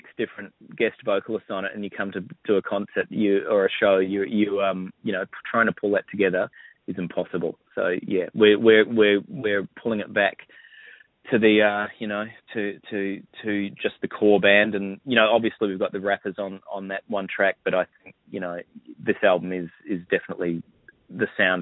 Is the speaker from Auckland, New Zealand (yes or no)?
yes; Auckland, New Zealand; also born or lived in Tauranga; I grew up in Auckland, although I did spend a bit of time in Tauranga as a youngster as well.